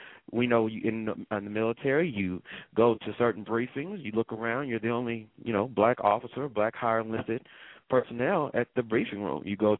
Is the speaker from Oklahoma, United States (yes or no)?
yes; Oklahoma City, Oklahoma, United States; Grew up, came from the east side of Oklahoma City originally, H Street Departments to be exact.